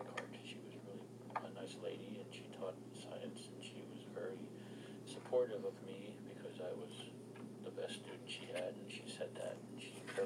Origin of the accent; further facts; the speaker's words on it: Newark, New Jersey, United States; also born or lived in Edison, New Jersey; I was born in Newark, New Jersey. I grew up in New Jersey.